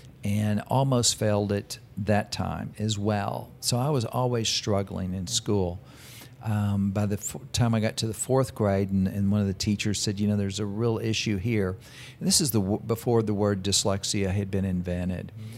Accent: Dallas, Texas, United States; born there; Well, I was born in Dallas, Texas.

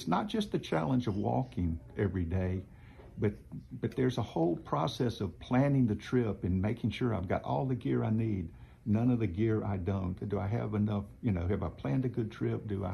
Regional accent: Mississippi, United States; growing up in the Delta and in rural Mississippi in general

